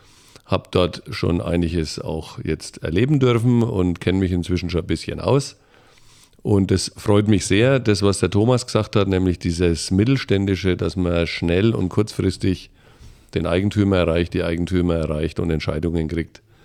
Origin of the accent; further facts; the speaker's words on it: Bamberg, Bavaria, Germany; bin eigentlich Bamberger, der einzige Oberfranke hier in der Runde, muss man dazu sagen.